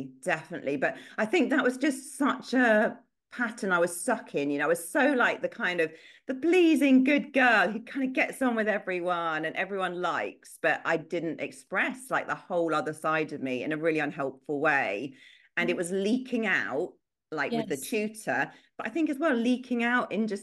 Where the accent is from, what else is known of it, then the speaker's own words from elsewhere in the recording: United Kingdom; I think as British people, we are quite sarcastic.